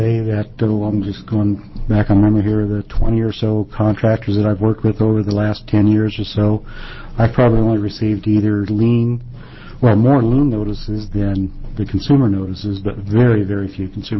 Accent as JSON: {"language": "English", "town": "Bend", "region": "Oregon", "country": "United States", "tie": "born or raised there", "said": "An example comes up here in my hometown of Bend here several years ago."}